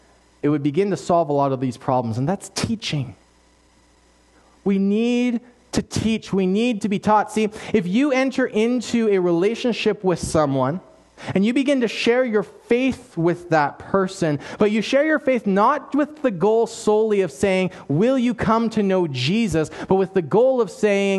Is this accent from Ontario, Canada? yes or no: no; British Columbia, Canada; We're in Alberta now, so there's like one hill that's maybe kind of a hill. I grew up in the Fraser Valley.